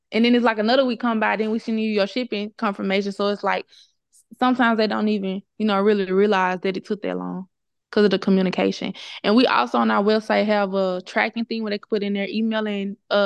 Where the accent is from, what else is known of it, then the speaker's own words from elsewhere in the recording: Mississippi, United States; now in Houston, United States; I'm originally from Mississippi. I moved to Houston, Texas, all by myself alone.